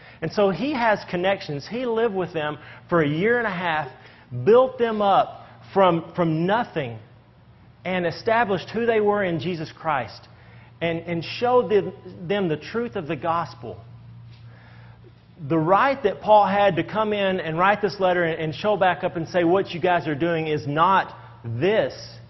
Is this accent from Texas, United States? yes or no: yes; Texas, United States; we have this common ancestry, whatever that means, but we're from Texas.